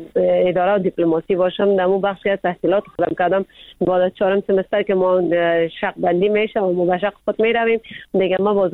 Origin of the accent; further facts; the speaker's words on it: Afghanistan; ما خود ما افغان هستیم